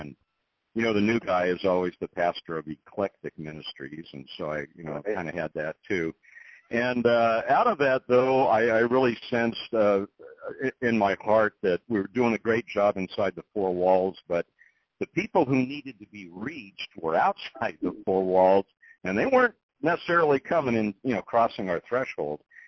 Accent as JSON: {"language": "English", "town": "Los Angeles", "region": "California", "country": "United States", "said": "You know, I'm from Los Angeles, and those are my roots."}